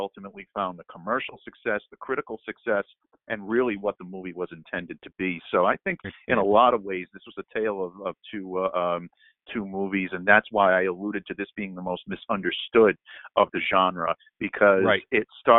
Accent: Northeast, United States; But we grew up in the Northeast.

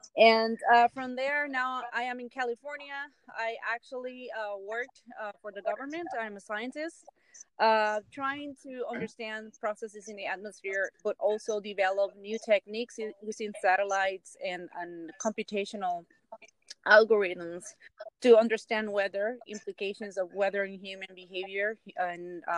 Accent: Guaynabo, Puerto Rico; I actually I am from Guaynabo, Puerto Rico.

